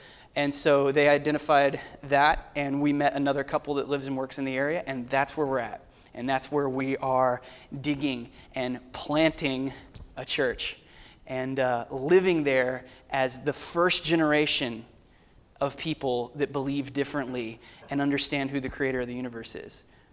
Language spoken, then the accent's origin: English; Florida, United States; now in Canada; Originally I'm from the United States, a little place called Florida. Not Orlando, about an hour and a half north of there. Everybody knows where Orlando is. Just a coastal town there, where all of my family lives.